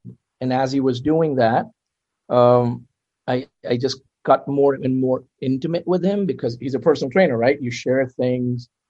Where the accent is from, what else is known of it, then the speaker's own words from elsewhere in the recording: India; now in United States; So I'm an Indian, as you can see.